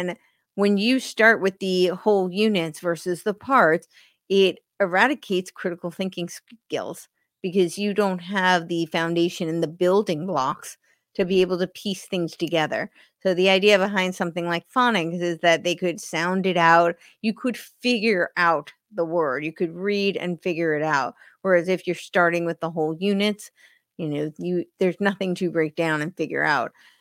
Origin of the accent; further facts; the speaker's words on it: New York, United States; I actually, I grew up right outside New York City. My neighbor who lived across the street from me went to Horace Mann.